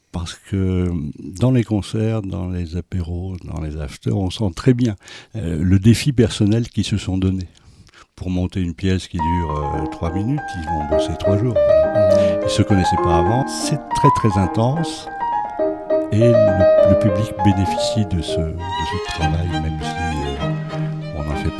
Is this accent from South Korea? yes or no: yes; South Korea; on vient de Corée, voilà.